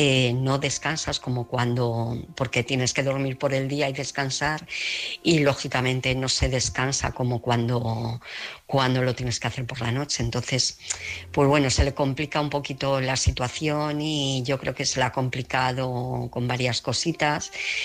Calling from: Alcobendas, Community of Madrid, Spain; de Alcobendas.

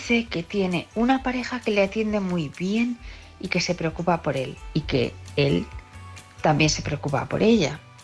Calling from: Ciudad Real, Castilla-La Mancha, Spain; de Ciudad Real.

